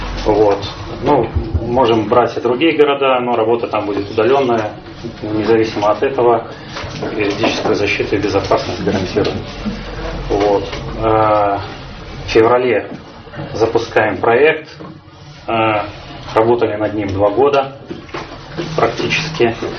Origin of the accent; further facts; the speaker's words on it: Grodno, Grodno Region, Belarus; now in Russia; Я сам из Беларуси, кстати. Вот, замечательного города Гродно.